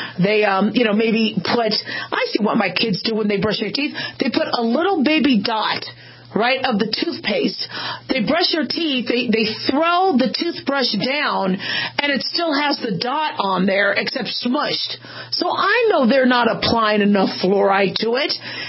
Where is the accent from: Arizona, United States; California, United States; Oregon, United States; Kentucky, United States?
Arizona, United States; Phoenix; I grew up in Phoenix, and first the drinking fountain was so hot, you couldn't touch the buttons.